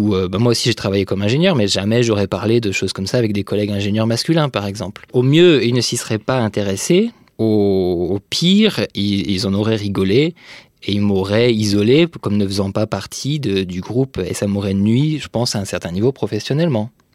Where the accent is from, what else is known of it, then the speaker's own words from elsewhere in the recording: Bourgogne-Franche-Comté, France; also born or lived in Brittany; J'ai grandi en Franche-Comté, puis en Bretagne, enfin en province essentiellement. Je viens d'un un milieu, on va dire, moyen, une classe moyenne, plutôt éduquée